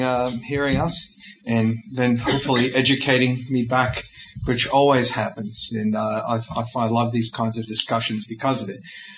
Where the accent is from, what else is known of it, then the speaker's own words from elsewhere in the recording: United States; moved away; As you can probably hear from my outrageous accent, that I grew up in America, and I came here in 1987. And I came from a working class family in the United States. Mom and Dad migrated from Austria, from Vienna.